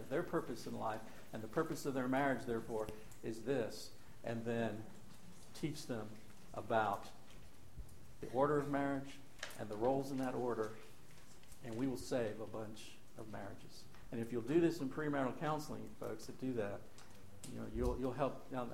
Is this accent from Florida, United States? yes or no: yes; Miami, Florida, United States; I grew up in Miami, and so I'm a big Dolphins fan.